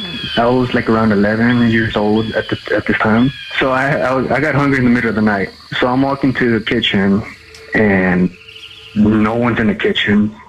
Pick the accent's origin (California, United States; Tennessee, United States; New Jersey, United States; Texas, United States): Texas, United States; Missouri City; I'm from Missouri City.